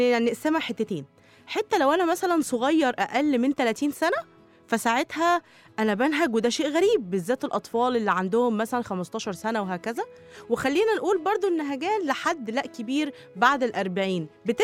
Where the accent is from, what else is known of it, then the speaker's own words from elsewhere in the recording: Egypt; حاجه كومنت بتحصل لكل الناس وبالذات احنا كمصريين